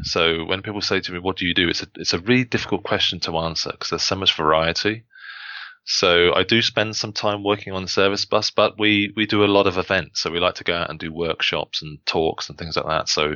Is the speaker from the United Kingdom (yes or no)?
yes; England, United Kingdom; now in Switzerland; I'm an Englishman, so since I moved over to the Swiss Alps